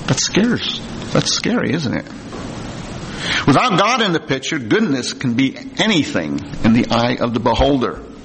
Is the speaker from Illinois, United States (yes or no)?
no; New Jersey, United States; I can remember this story, because I'm from New Jersey and far across the river from part of New York City, so we always got the news from New York.